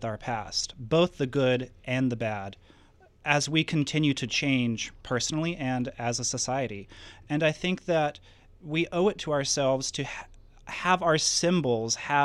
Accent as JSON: {"language": "English", "region": "the South", "country": "United States", "said": "I'm from all over the South."}